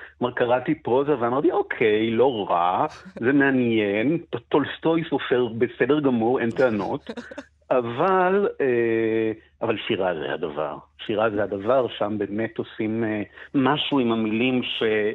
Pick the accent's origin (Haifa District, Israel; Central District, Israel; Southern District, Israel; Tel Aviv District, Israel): Tel Aviv District, Israel; Tel Aviv; אני בא מבית תל אביבי, אף אחד שם לא ידע אף מילה בצרפתית.